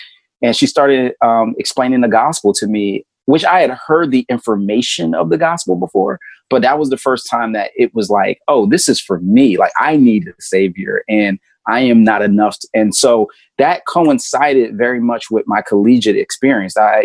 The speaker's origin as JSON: {"language": "English", "town": "Philadelphia", "region": "Pennsylvania", "country": "United States", "tie": "born or raised there", "said": "I was born and raised in Philly. My parents were actually in the Nation of Islam when I was born."}